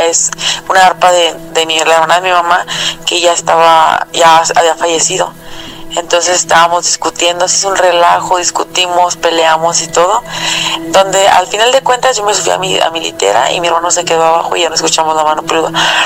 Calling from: Silao, Guanajuato, Mexico; soy de Guanajuato. Para ser exacta, de Silao, Guanajuato.

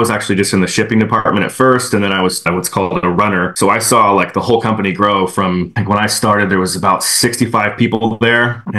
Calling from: Ashland, Oregon, United States; So I'm calling in from Ashland, Oregon, Southern Oregon, if anybody doesn't know.

